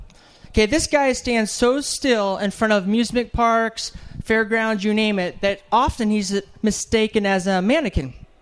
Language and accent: English; Petaluma, California, United States; now in Salem, United States; I grew up in California, Petaluma.